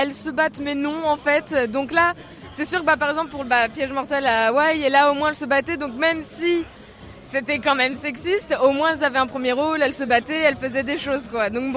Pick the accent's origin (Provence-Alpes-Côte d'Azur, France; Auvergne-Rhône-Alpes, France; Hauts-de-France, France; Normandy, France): Normandy, France; Caen; Alors avec mes sœurs, on vient de Caen.